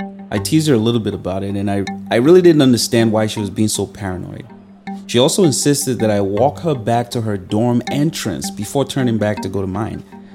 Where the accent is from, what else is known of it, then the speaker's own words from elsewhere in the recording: Kaduna, Kaduna State, Nigeria; Even though I was coming from a very gentle background, you know, growing up in Kaduna and all, I was a tough kid.